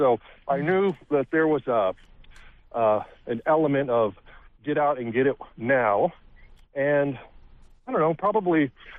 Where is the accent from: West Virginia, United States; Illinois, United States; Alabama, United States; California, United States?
California, United States; Los Angeles; So I grew up in Los Angeles, kind of mid-city area.